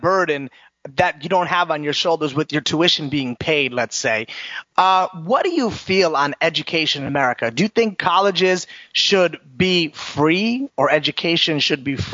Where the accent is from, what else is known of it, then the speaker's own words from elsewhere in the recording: New York, United States; And I love that we have my home state, my home city, New York, in the house tonight.